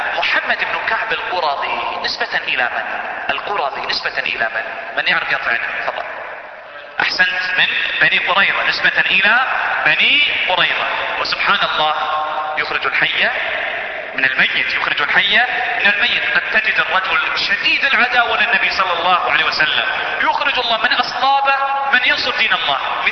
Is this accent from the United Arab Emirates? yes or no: yes; United Arab Emirates; عندنا في الإمارات لفظة عامية، كيف؟ أحسن، الكيتوب، الذي يكتب الكيتوب من الكتابة.